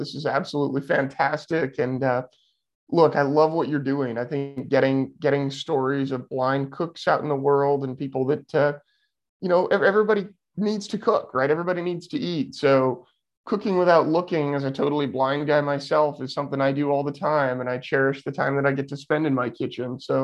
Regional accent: California, United States; born there; I was born totally blind in Sonoma County of California, which is just north of San Francisco.

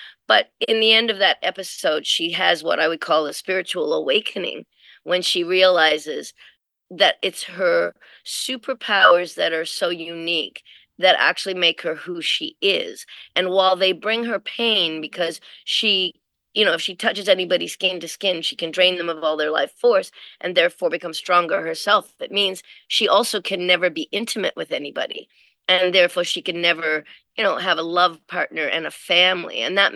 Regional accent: Nova Scotia, Canada; And then we fell in love with Nova Scotia and we never left. So that's why I grew up in Nova Scotia after that.

